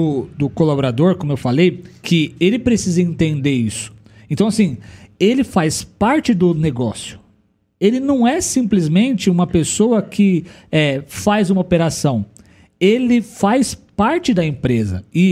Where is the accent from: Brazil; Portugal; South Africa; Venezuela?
Brazil; A gente sempre espera o melhor, ainda mais como brasileiro. A gente sempre espera o melhor das pessoas, né?